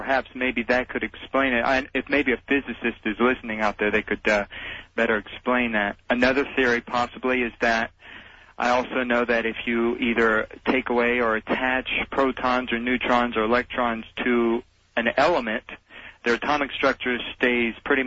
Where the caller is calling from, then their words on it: Clearwater, Florida, United States; actually, I'm calling from Clearwater.